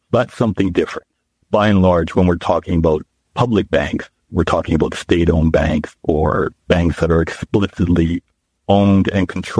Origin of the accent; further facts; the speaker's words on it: Alberta, Canada; I'm Canadian, I'm from Western Canada, from Alberta.